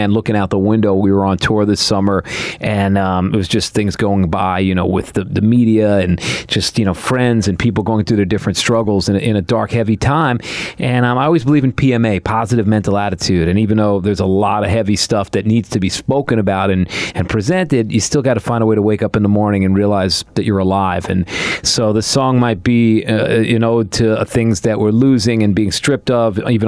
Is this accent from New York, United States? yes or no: yes; Queens, New York, United States; also born or lived in Manhattan; Yeah, I'm from Queens originally, and I lived down in Manhattan, the old Apple, for a long time.